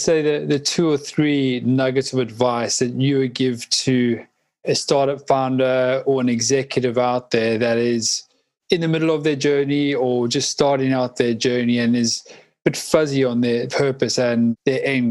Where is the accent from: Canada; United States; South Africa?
South Africa; I'm from South Africa.